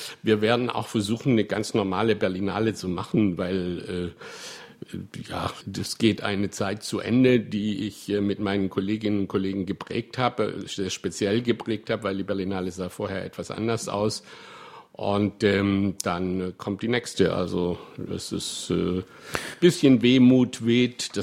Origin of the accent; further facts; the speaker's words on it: Southern Germany, Germany; ich komme ja aus Süddeutschland.